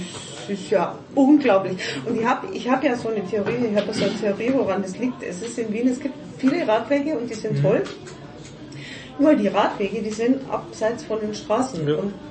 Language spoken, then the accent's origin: German; Landsberg am Lech, Bavaria, Germany; now in Munich, Germany; ich fühle mich jetzt eher nur als Münchnerin, als wir als Landsberin, weil ich wahnsinnig lange in München schon war.